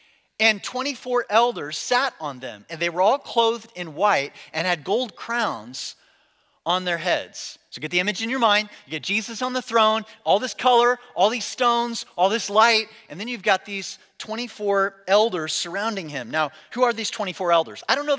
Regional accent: Midwest, United States; I grew up in the Midwest, and I don't know how many of you have ever been in a good old-fashioned Midwest thunderstorm

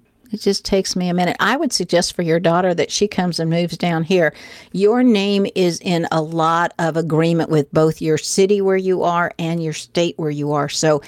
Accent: Tennessee, United States; Oh, my home state.

